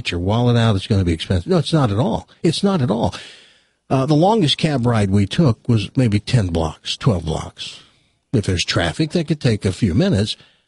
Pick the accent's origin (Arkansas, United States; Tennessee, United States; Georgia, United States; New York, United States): Tennessee, United States; I have no culture. I'm a hick from Tennessee.